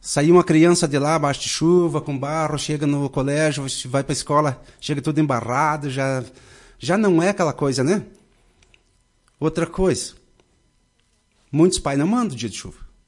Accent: Caseiros, Rio Grande do Sul, Brazil; Não, eu sou de Caseiros.

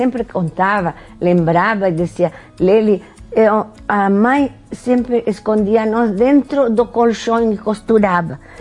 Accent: Santa Fe, Argentina; Portuguese is a second language; moved away; Argentina. Minha terra natal, eu sou santafesina, não é? Argentina. E só que meu pai veio da Itália com 19 anos para a Argentina. Meu pai era italiano de Beroli, Frosinone.

